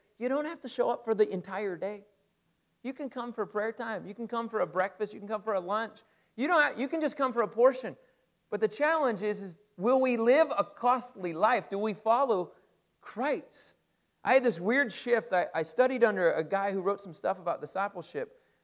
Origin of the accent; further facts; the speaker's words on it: Middlebury, Indiana, United States; graduated with a business degree in small town Middlebury. 90% of the RVs in the country are made in my hometown.